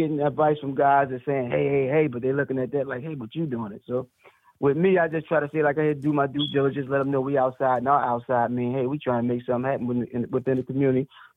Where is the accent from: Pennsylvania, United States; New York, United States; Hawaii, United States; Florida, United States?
Pennsylvania, United States; Philadelphia; I'm from West Philadelphia